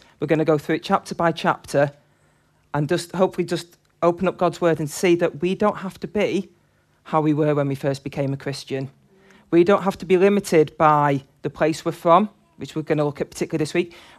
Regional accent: Manchester, North West England, United Kingdom; You can tell kind of what era I grew up in Manchester.

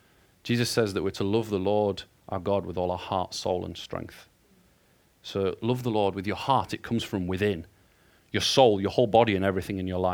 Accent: United Kingdom; we're British and we're polite and we tolerate far too much.

